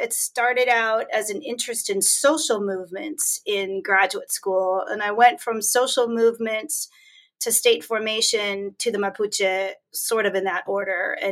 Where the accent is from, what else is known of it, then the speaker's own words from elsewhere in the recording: Silver Spring, Maryland, United States; born there; also born or lived in Chile; So, I am Chilena, a first generation. My parents moved here after they married in 1968. I was born in 1969 in Silver Spring, Maryland. So I've lived most of my life in the United States. However, I spent a portion of my childhood in Chile